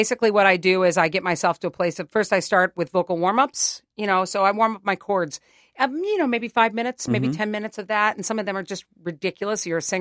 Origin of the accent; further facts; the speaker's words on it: Midwest, United States; I was a little queer kid growing up in the Midwest.